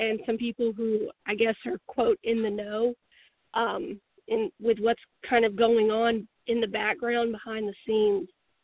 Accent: Texas, United States; Oh, yeah, I'm from Texas.

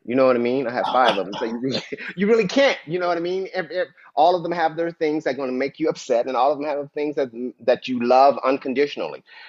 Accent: Dayton, Ohio, United States; So I'm originally from Dayton, Ohio. I'm born and raised. I'm the oldest of five children.

